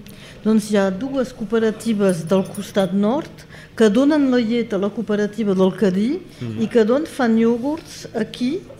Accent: Occitania, France; Ah, sí, perquè jo sóc del Vallespí.

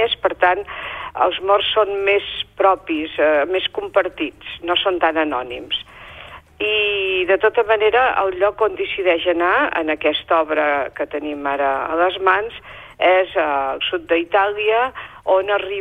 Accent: Catalonia, Spain; jo com a empordanès estic molt bé aquí

